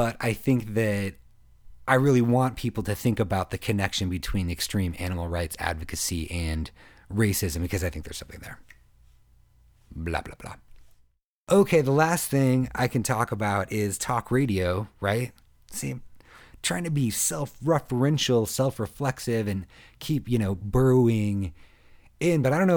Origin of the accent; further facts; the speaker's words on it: United States; now in Minneapolis, United States; I think I'm an American artist in Minneapolis and not a Minneapolis artist. I'm like an American artist that chooses to live in Minneapolis and record in St. Paul.